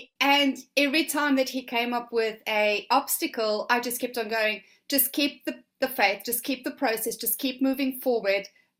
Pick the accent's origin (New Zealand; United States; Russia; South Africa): South Africa; moved away as an adult; I was born in South Africa and lived there for majority of my life